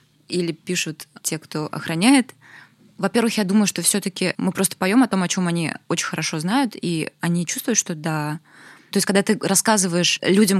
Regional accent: Naberezhnye Chelny, Tatarstan, Russia; Если я выросла в Набережных Челнах, где ничего не было...

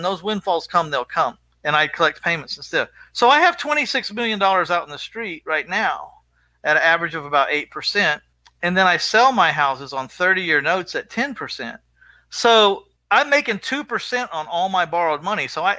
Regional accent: Texas, United States; We're from Texas.

